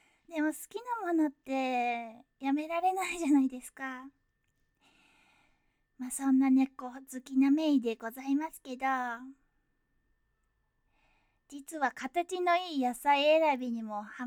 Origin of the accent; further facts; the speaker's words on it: Kyushu, Japan; 出身は九州です。